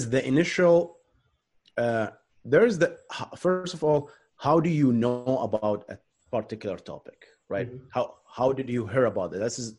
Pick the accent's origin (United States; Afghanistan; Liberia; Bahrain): Bahrain; especially back in my home country, Bahrain.